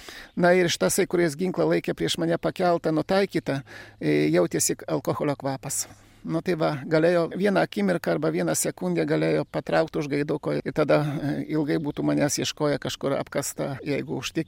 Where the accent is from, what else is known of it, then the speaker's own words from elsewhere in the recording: Podlaskie Voivodeship, Poland; koks aš lenkas, aš sakau, nesu lenkas, esu lietuvis. Na ir gyvenu savo etninėse lietuviškose žemėse.